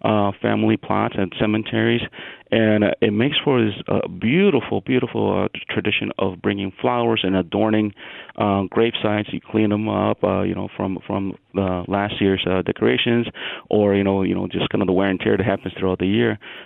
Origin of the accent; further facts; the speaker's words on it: Nicaragua; I'm not originally from Mexico. I'm originally from Nicaragua, and we celebrate it differently.